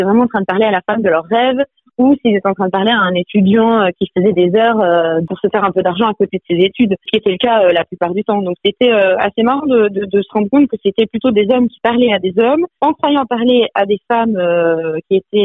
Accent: Switzerland; surtout que moi j'ai grandi en Suisse, donc j'avais jamais même vu un Minitel de mes propres yeux.

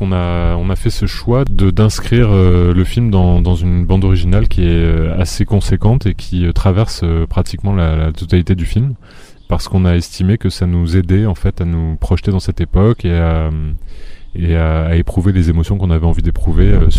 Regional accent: Nice, Provence-Alpes-Côte d'Azur, France; Non, tu sais, je suis niçois, moi.

